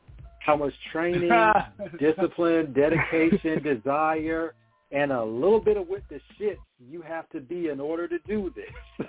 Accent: Chesapeake, Virginia, United States; yesterday in Chesapeake, Virginia, my hometown.

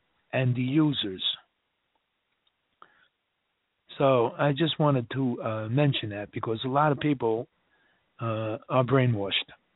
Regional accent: New York City, New York, United States; I grew up in Harlem. And Malcolm X was murdered 20 blocks from my house.

